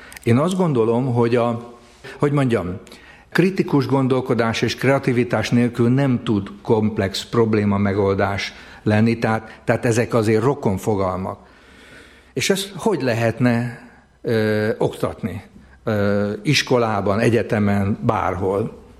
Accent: Csurgó, Somogy, Hungary; born there; 2 héttel ezelőtt az én szülővárosom ünnepelte alapításának 1000. évfordulóját, ez a Somogy megyei Csurgó.

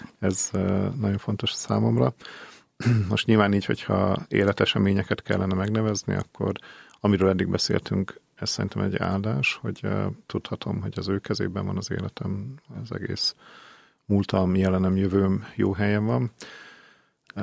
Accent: Zakarpattia Oblast, Ukraine; Én egy kicsi faluból származom, Kárpátaljáról

